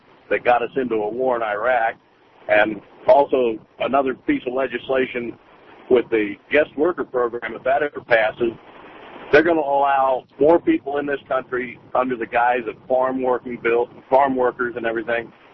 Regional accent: Pennsylvania, United States; I'm from Pennsylvania. I know our senator, Sam Farm.

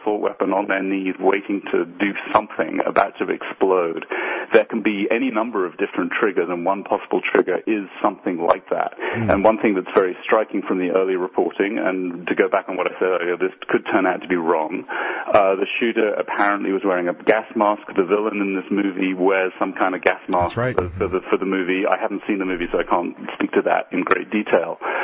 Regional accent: United Kingdom; as a Brit, I'm old enough to remember when Clockwork Orange, the Stanley Kubrick movie came out

